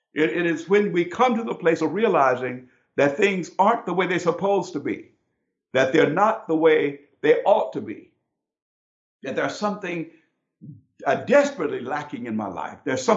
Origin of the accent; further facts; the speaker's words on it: Brooklyn, Illinois, United States; I'm from Brooklyn, Illinois, small town, very small town. And in Brooklyn, Illinois, I grew up in this town, and when I was very small, we had an outhouse.